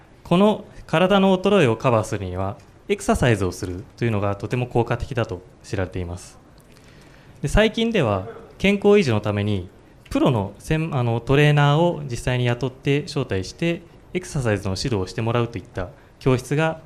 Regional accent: Fukushima, Japan; 僕は福島出身で結構田舎の方なんですが

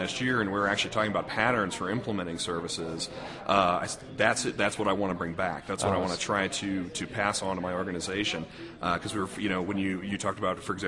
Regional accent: St. Louis, Missouri, United States; I'm from St. Louis, and I work for a large beverage company in St. Louis.

